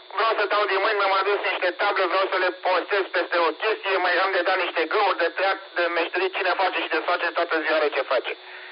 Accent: Romania; Pungere pe Moșia mea este cumva în linie dreaptă între Pitești și Telgoviște, vis-a-vis de satul meu, este un deal, după deal este celebrul Voinești pe care știe aproape toată lumea din România

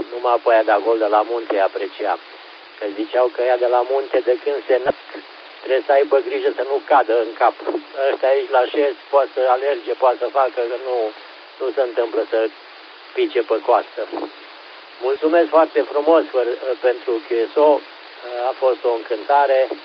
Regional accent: Avram Iancu, Alba County, Romania; Eu sunt deloc din Avramiancu.

